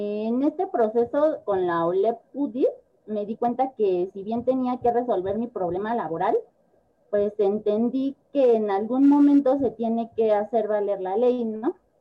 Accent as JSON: {"language": "Spanish", "town": "San Bartolomé Yalco", "country": "Mexico", "tie": "born or raised there", "said": "la represión que sufrió mi pueblo, San Bartolomé Yalco, en el año 2014."}